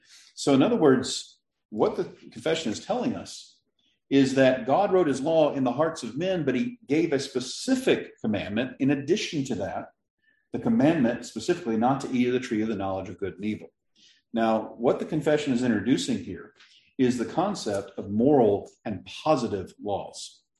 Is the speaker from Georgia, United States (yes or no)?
yes; Powder Springs, Georgia, United States; When you come into my hometown, when you drive in, there are signs at every one of the borders as you drive in. It says, "Welcome to Powder Springs," established as Springville in the year 1838.